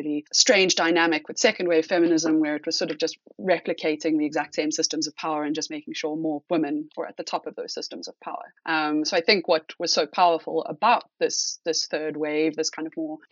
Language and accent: English; South Africa; particularly when it comes to being a South African trying to travel to northern countries, particularly visa processes, for example, can be, you know, really, really complicated.